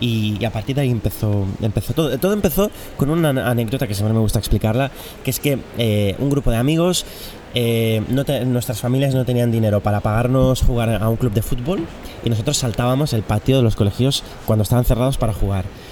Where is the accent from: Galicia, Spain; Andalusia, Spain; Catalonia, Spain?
Catalonia, Spain; Girona; no, yo soy de Girona.